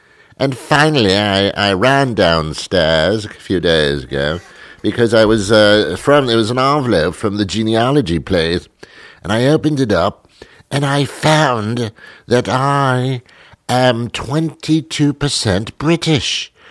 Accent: United States; born there; Now, I was born in the United States, but I think that was a mistake.

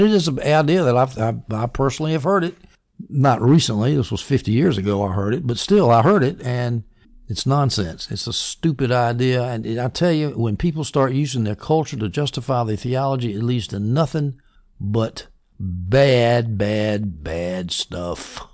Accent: South Carolina, United States; there was a little country church that was pre-antebellum that was near my home where I grew up in South Carolina

